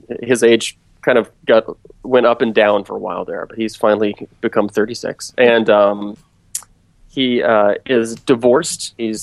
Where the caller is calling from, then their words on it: San Francisco, California, United States; San Francisco, which is where I'm from, or where I live, I should say.